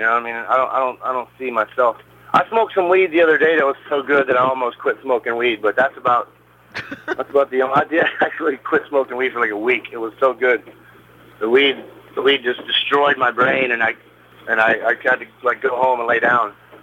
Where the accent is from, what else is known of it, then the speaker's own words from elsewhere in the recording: Alabama, United States; Well, they just say that because I'm from Alabama and Troy's from Atlanta